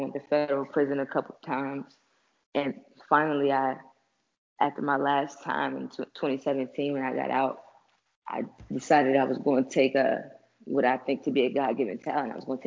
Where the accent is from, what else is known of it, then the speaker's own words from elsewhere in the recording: Fairmont, West Virginia, United States; also born or lived in Detroit, Michigan; Everybody know I'm representing Fairmont, West Virginia, although I was born in Detroit, Michigan, New Year's baby, January 1st, 93.